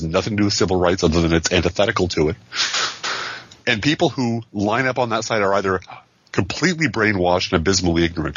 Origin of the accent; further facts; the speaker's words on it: United States; And granted, I think as an American, we have a special responsibility to be better than everyone else because we are more privileged